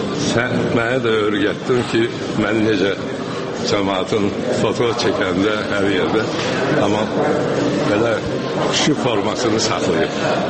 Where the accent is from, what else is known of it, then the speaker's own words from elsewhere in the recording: Baku, Azerbaijan; born there; Biz Bakıda yaşayırıq, anadan olmuşuq.